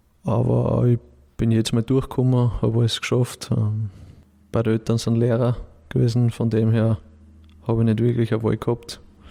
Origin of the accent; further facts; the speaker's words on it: Linz, Upper Austria, Austria; ich bin am Land aufgewachsen, würden alle Wiener sagen, habe ich oft gehört, in Urfa, so ein Stadtteil von Linz, bin ich aufgewachsen und ja, schöne Kindheit gehabt.